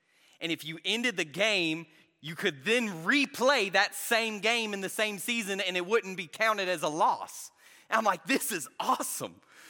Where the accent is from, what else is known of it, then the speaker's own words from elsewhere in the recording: Inman, South Carolina, United States; I'm from Inman, South Carolina. I don't even think there's a soccer ball in our town.